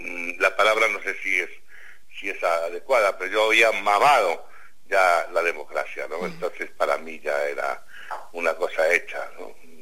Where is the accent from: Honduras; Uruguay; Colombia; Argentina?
Uruguay; moved away as an adult; now in Spain; crecí en la España en la que todavía había una dictadura, pero como me fui a América, a un país donde había una democracia desde hacía muchísimos años, yo crecí en una democracia que era Uruguay. Entonces ya cuando volví a España a los 20 y pico años, 24, 25 años